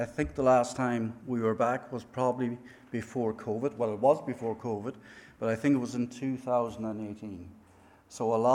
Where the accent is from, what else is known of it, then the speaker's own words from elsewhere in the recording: Cork, Munster, Ireland; now in Bilbao, Spain; Well, listen, we work in Spain. I'm from Cork, so we'll see how that goes.